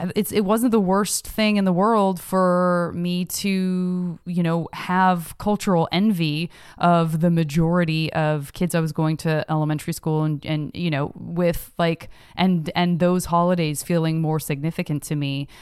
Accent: Tucson, Arizona, United States; Yeah. Me too. Same. Growing up in Tucson.

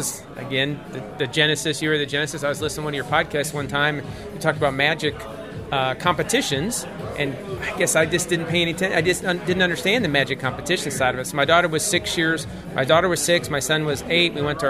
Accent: Bloomington, Illinois, United States; Inadvertently booked tickets for … back in my hometown that I saw them when I was a kid, so we were going to go back to Bloomington, Illinois, where we were from.

